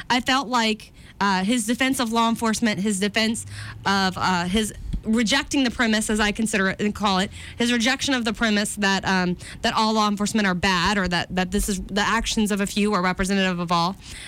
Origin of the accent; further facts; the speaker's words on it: Florida, United States; I know so many Hispanics because I'm from Florida, keep in mind.